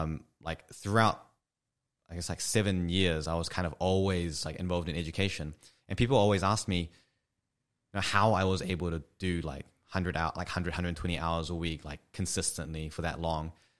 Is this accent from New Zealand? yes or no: yes; New Zealand; So I'm from New Zealand. And in New Zealand, you don't go straight from high school to medical school.